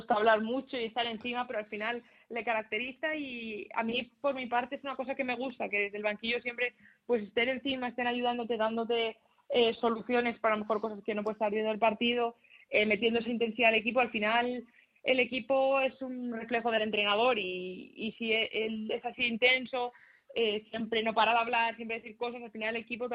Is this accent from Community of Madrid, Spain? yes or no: yes; Madrid, Community of Madrid, Spain; al final yo siempre he vivido en Madrid, soy de Madrid y soy orgullosa de Madrid